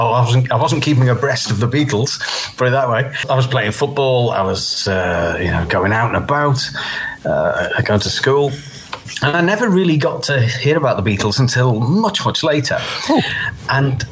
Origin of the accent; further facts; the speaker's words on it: Birkenhead, North West England, United Kingdom; born there; Even though I was born in Birkenhead, which is over the water from Liverpool